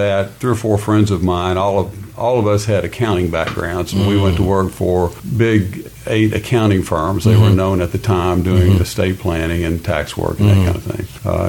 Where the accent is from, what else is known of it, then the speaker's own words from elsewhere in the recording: Nicholasville, Kentucky, United States; It was just great growing up in Nicholsville.